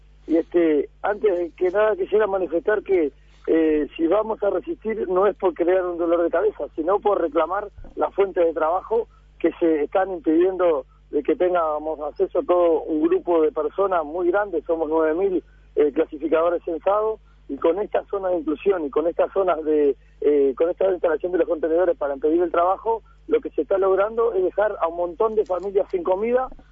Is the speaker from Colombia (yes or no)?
no; Uruguay; somos uruguayos, tenemos hijos y nietos